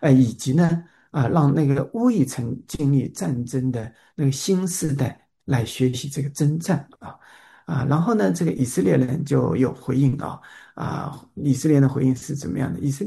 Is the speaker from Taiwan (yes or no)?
no; China; 这个我们中国人啊